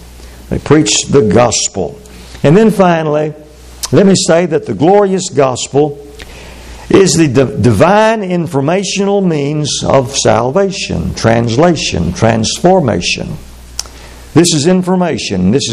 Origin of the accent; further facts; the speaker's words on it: the South, United States; I grew up in the Bible Belt, and there were a lot of people that thought they were not ashamed of the Bible or the gospel.